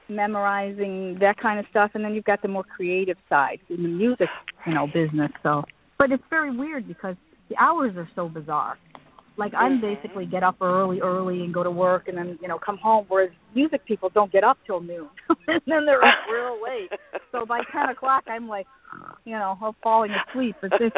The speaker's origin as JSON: {"language": "English", "town": "Rochester", "region": "New York", "country": "United States", "tie": "born or raised there", "also_born_or_lived": "Toronto, Canada", "accent": "upstate New York", "lives_now": "Philadelphia, United States", "said": "My parents were British, and I was born in Canada, actually, near Toronto. So then we moved to upstate New York, Rochester. I kind of have a upstate New York accent now, but I went to school there."}